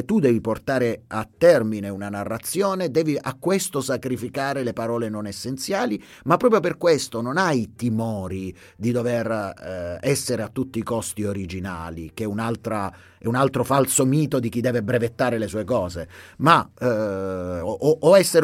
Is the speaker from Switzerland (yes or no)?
yes; Ticino, Switzerland; E quindi anche solo come ticinesi, a un certo punto dovremmo andarne fieri